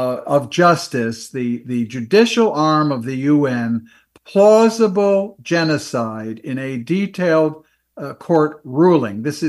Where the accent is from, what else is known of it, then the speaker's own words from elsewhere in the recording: New York, United States; I grew up in Long Island. I had a lot of Jewish friends.